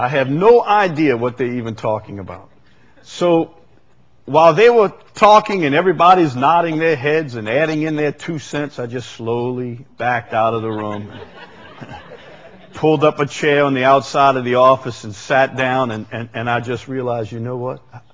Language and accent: English; Chalmette, Louisiana, United States; With I grew up in Chalmette. I mean, so I didn't even know what a computer was.